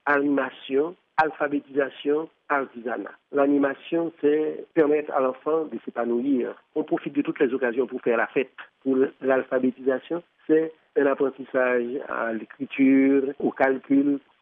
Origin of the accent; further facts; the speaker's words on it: Haiti; On est des Haïtiens, on connaît la réalité. Et puis, moi, étant donné que je suis prêtre